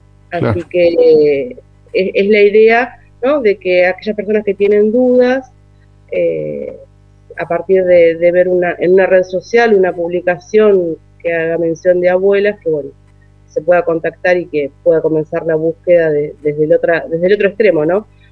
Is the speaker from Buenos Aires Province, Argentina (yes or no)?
yes; Bahía Blanca, Buenos Aires Province, Argentina; born there; Yo nací en Bahía Blanca en el año 1975.